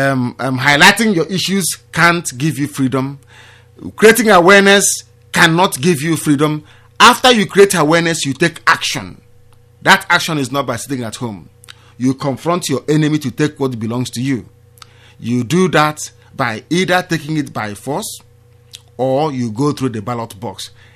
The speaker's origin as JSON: {"language": "English", "country": "Nigeria", "tie": "born or raised there", "said": "I come from Ali Igbo. I was born and raised and bred in the village."}